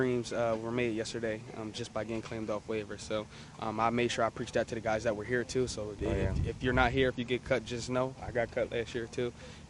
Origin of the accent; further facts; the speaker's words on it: Wilmington, Delaware, United States; I think it's where I'm from. I'm from Wilmington, Delaware